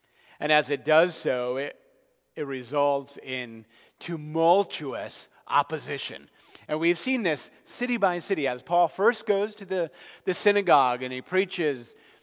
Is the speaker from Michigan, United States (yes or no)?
no; New Jersey, United States; Growing up in New Jersey, there are not many people that bow down or sacrifice to or prostrate before any kind of idol.